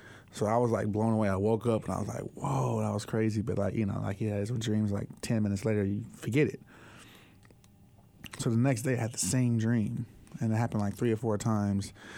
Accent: California, United States; my parents were great, but I grew up in South Central.

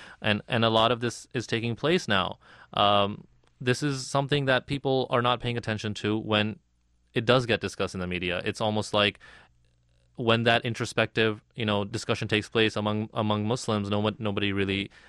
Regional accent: United States; if we're talking about France, as an American, I don't agree with the kind of secular mandate that the French state imposes on everyone

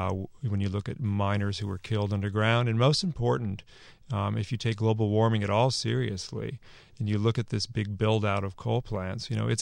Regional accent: California, United States; And I grew up in Silicon Valley, and I worked in the computer industry.

